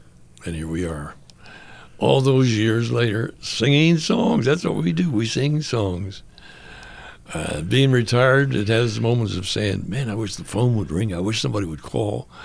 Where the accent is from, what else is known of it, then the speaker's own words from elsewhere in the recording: Pennsylvania, United States; They only came because I asked them to. I was from Pennsylvania.